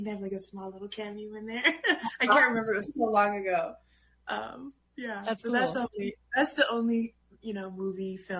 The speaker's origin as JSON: {"language": "English", "town": "Leech Lake", "region": "Minnesota", "country": "United States", "said": "I'm up from up north in Grand Rapids. I'm from Leech Lake."}